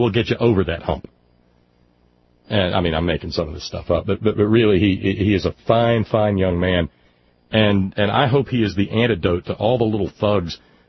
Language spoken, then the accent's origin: English; Alabama, United States; No, I was still growing up in Alabama at the time